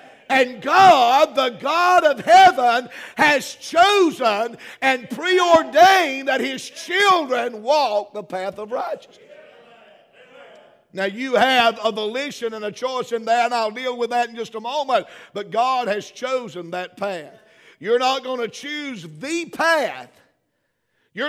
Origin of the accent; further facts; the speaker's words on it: United States; born there; Just because I was born in America didn't make me a Christian.